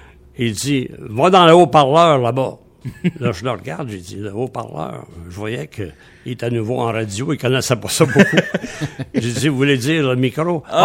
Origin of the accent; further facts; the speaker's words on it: Montreal, Quebec, Canada; born there; j'arrivais de Montmagny parce que je suis né à Montréal